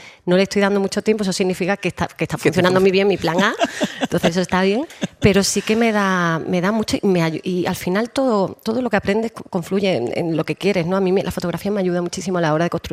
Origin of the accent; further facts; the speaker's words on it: Andalusia, Spain; trabajando aquí en Andalucía, que he tenido mucho la suerte que los últimos trabajos han sido aquí en mi tierra.